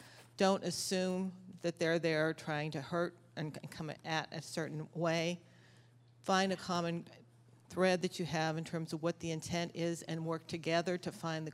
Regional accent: Pennsylvania, United States; from Pennsylvania.

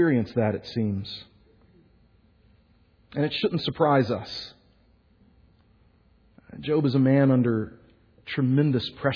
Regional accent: Houston, Texas, United States; I grew up in Houston, the beautiful beaches of Galveston.

